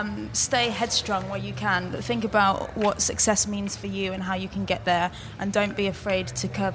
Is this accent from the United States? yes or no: no; Norwich, East of England, United Kingdom; I was really lucky growing up in Norwich to have access to Norwich Arts Centre, which is a creative hub.